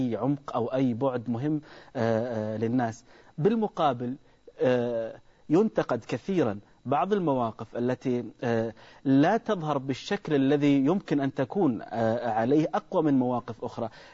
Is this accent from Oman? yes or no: no; Saudi Arabia; ينتظر الشارع العربي أو نحن كسعوديين ننتظر أن يكون لهم حديث إعلامي واضح